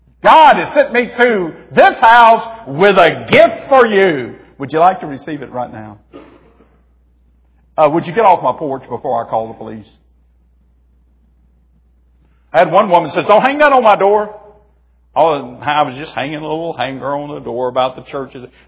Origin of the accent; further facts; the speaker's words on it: Louisiana, United States; I said, "Well, I'm from Louisiana."